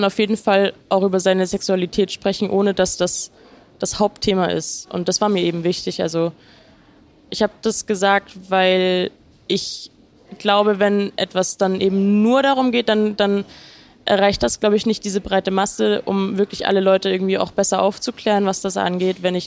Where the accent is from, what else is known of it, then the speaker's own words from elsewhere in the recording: Munich, Bavaria, Germany; dann eben in München zu sein, in meiner Heimatstadt